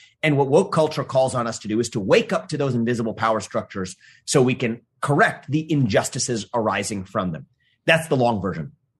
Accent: Ohio, United States; I grew up, was born and raised in Ohio, where actually I live today.

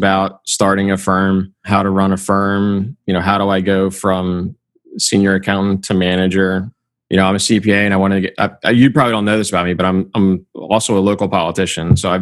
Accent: New Jersey, United States; She's from Atlanta. I'm from New Jersey. She was a year behind me in school.

